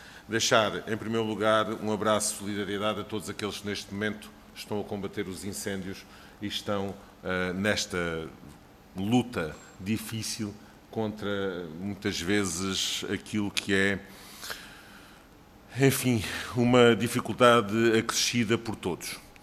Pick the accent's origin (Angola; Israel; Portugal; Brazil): Portugal; Alentejo; Eu, enquanto alentejano, que venho do território do sul do Tejo